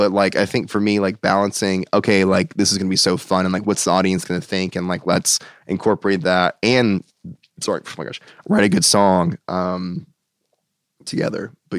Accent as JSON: {"language": "English", "region": "Washington, D.C. area", "country": "United States", "said": "So I'm from outside DC. I went to school in Ohio and then I moved here for"}